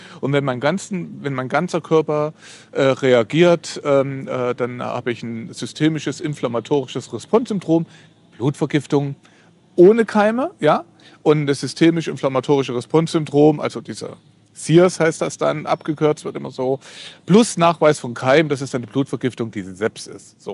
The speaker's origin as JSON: {"language": "German", "town": "Ilmenau", "region": "Thuringia", "country": "Germany", "tie": "born or raised there", "said": "Ich bin übrigens hier in Thüringen, ja. Meine alte Heimat Ilmenau, stehe auch vorm Hotel"}